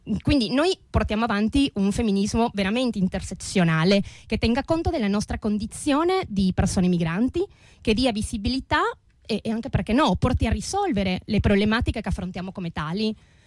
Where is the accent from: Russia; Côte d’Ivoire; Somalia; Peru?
Peru; now in Italy; io che sono peruviana